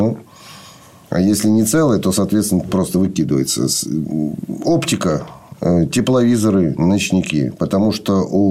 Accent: Moscow, Russia; Я просто москвич. Обычный москвич.

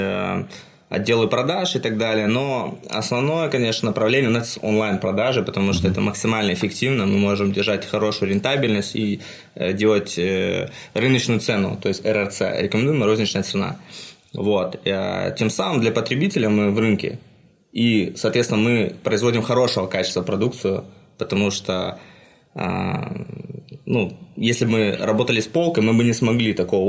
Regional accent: Tyumen, Tyumen Oblast, Russia; я из Тюмени.

